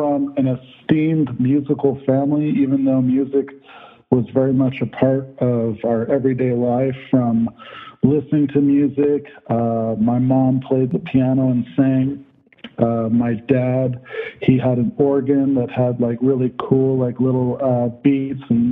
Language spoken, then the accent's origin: English; California, United States; also born or lived in Orange County; I went to school in Southern California. I grew up in Orange County, and in the school district, we had people that would visit with, like, music lessons.